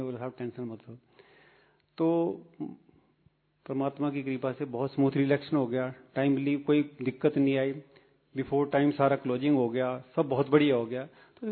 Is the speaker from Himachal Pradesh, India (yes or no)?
yes; Himachal Pradesh, India; हिमाचल से बिलोंग करता हूं मैं।